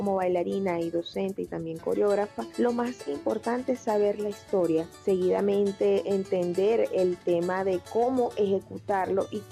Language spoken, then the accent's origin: Spanish; Venezuela; sino también como venezolana